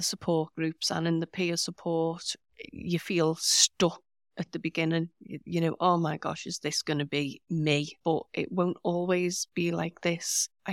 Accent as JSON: {"language": "English", "town": "Liverpool", "region": "North West England", "country": "United Kingdom", "said": "being typical Scouser, it sort of grew arms and legs a little bit."}